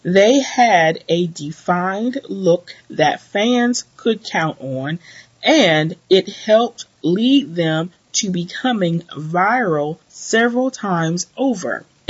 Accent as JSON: {"language": "English", "country": "Nigeria", "said": "I am a Nigerian woman, so what I was told is keep your problems in your house."}